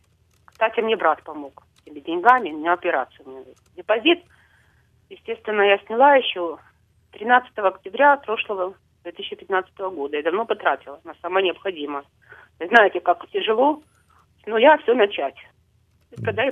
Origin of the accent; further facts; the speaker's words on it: Donetsk, Donetsk Oblast, Ukraine; now in Kharkiv, Ukraine; Да, я переселенка из Донецка, пенсионерка. Мне 62 года. Сейчас я живу в Харькове и там же арендую квартиру.